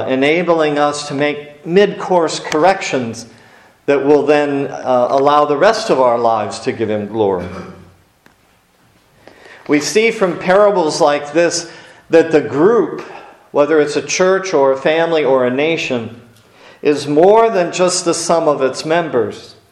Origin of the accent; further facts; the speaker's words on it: Erie, United States; when I grew up in Erie, I was part of a church that had started 2 or 3 years before I was born.